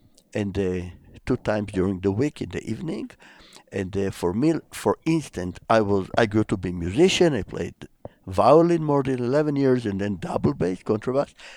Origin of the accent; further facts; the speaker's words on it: Jerusalem, Jerusalem District, Israel; English is a second language; I was grown in Jerusalem. I was born in Jerusalem. More than 71 years ago, and to a father, mother, which were already Jewish believers from Bulgaria.